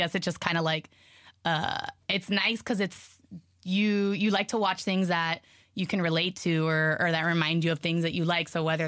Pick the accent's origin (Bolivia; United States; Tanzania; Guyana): United States; Miami, Florida; first language Spanish; English is a second language; So my first language was Spanish. In Miami, like, if you don't know Spanish, it's like you'll go to a McDonald's and like you'll try to order